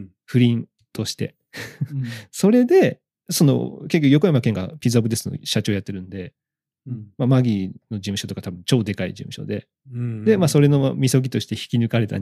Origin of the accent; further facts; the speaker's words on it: Kyushu, Japan; 僕らとかほら九州出身だし